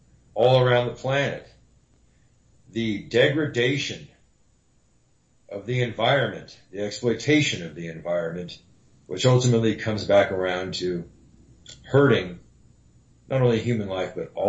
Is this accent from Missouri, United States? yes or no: no; New Mexico, United States; Well, being originally from New Mexico, I'm from the West